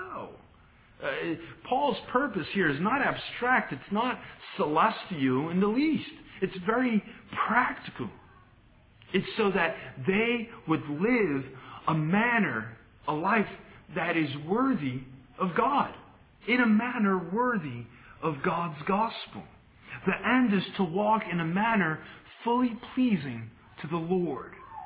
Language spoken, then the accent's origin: English; New York City, New York, United States; I grew up in New York City in a railroad apartment